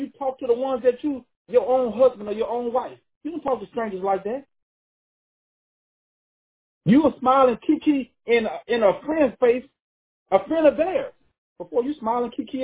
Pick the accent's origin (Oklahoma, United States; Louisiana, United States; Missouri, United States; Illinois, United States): Louisiana, United States; Y'all, I'm from Louisiana. DJ, down here we got the New Orleans Saints.